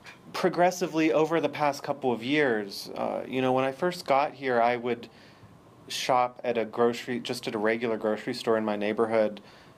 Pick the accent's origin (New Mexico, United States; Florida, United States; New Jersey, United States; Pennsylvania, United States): Pennsylvania, United States; I'm from the U.S. I'm from Pennsylvania. I studied here in Venezuela as an exchange student after high school back in 2001 and 2002